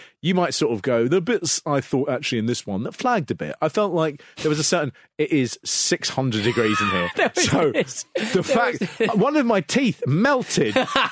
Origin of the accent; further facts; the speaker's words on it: Hatch End, London, United Kingdom; So growing up in Hatch End, you knew Barry Cryer very well as being one of the most famous men in the world because he lived in Hatch End.